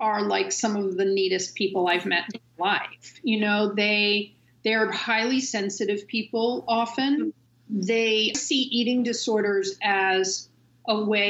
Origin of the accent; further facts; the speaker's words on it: New York City, New York, United States; So I come from a family of actors. And I grew up in New York City.